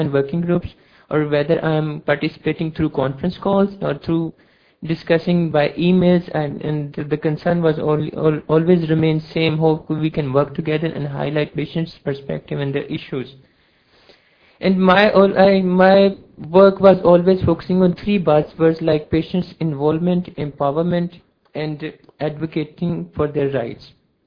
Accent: Pakistan; I'm from Pakistan

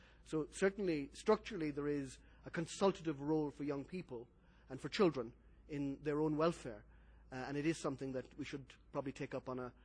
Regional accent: Ireland; I come from Ireland, and we have a novel solution to Northern Ireland

